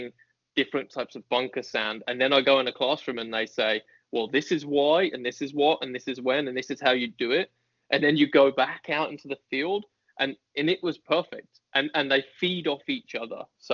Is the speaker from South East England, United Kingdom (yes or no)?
no; Leighton Buzzard, East of England, United Kingdom; And I come from Leighton Buzzard. There's only one way through Leighton Buzzard.